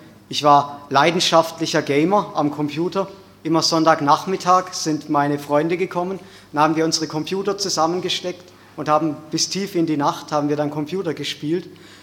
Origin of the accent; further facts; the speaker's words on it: Baden-Württemberg, Germany; Ich komme aus Baden, das ist noch weiter westlich in Süddeutschland, fast schon an der Grenze zu Frankreich. Die Erzdiözese ist Freiburg und da bin ich in einem kleinen Dorf mitten im Schwarzwald, ganz entfernt von den großen Städten, bin ich groß geworden mit 3 Brüdern